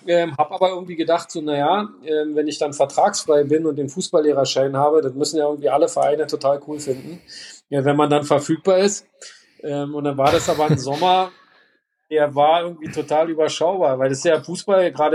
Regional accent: Halle, Saxony-Anhalt, Germany; born there; Und habe mich für Halle entschieden, ist meine Geburtsstadt, weil ich da ein bisschen Anbindung hatte und auch ein paar Leute kannte.

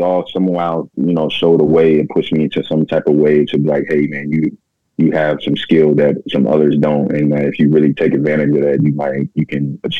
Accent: Houston, Texas, United States; You know, being growing up in Texas and Houston, you know, football is everything, you know?

